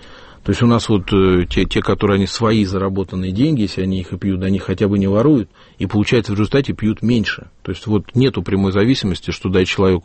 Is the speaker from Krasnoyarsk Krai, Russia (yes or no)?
no; Moscow, Russia; как москвич